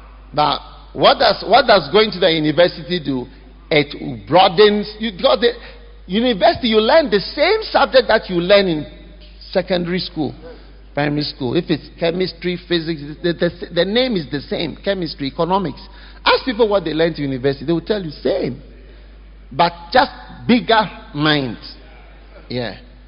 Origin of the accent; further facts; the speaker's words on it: Panama; now in South Africa; So coming to South Africa, and you know, I'm coming from Panama. That's South America. They speak Spanish.